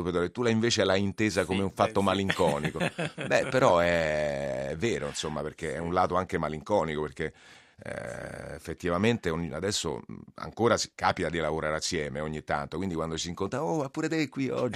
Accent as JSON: {"language": "Italian", "town": "Rome", "region": "Lazio", "country": "Italy", "said": "io romano, ma insomma mi era abbastanza familiare questo, sì, napoletano."}